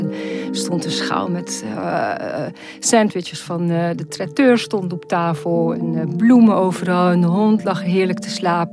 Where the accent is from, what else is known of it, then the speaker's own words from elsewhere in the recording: Maastricht, Limburg, Netherlands; we hebben eigenlijk ons hele leven in het buitenland gewoond. Maar we zijn teruggekeerd, want ik ben een echte Maastrichtenaar.